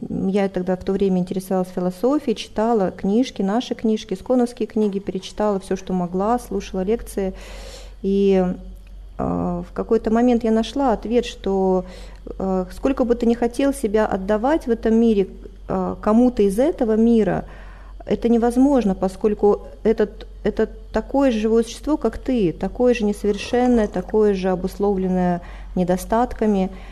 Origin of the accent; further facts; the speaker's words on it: Siberia, Russia; born there; Я родилась в России, в сибирской глубинке.